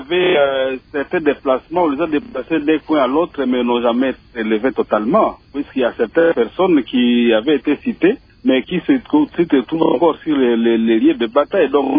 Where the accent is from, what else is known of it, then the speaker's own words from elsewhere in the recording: North Kivu, DR Congo; Nous sommes vraiment désolés par rapport à ce qui se passe chez nous au Nord Kivu.